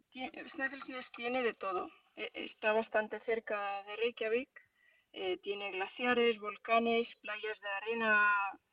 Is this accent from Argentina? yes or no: no; Madrid, Community of Madrid, Spain; soy madrileña, nací en Madrid.